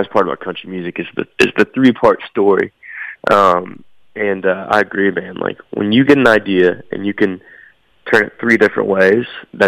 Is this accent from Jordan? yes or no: no; Nashville, Tennessee, United States; And even just growing up in Nashville, you're around it.